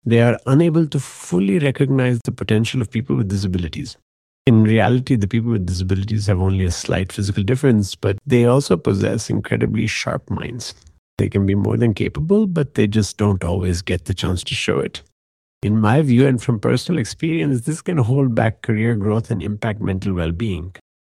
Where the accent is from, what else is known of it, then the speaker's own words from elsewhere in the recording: Chennai, Tamil Nadu, India; I am from Chennai, India.